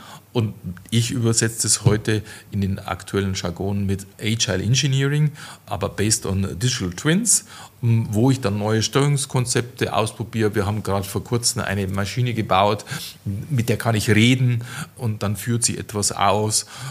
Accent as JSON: {"language": "German", "region": "Bavaria", "country": "Germany", "said": "ich bin Bayer"}